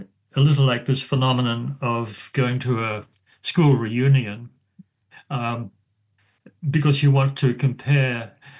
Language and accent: English; New Zealand; the power of a physical place, of landscape, for example, that is so much a part of being a New Zealander